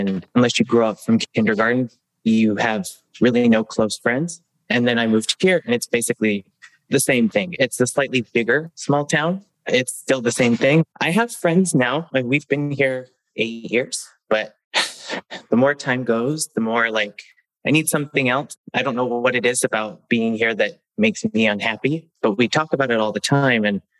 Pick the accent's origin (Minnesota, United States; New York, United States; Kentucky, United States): Kentucky, United States; because I come from Kentucky and it's not the best place to be for anyone who's different